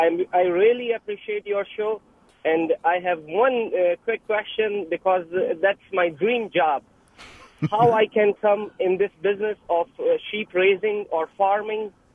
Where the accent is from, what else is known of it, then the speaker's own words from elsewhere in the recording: Chicago, Illinois, United States; I'm from Chicago.